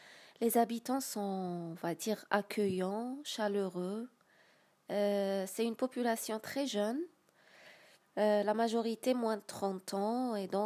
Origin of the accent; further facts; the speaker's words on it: Algiers, Algiers Province, Algeria; born there; Exactement, je suis née à Alger.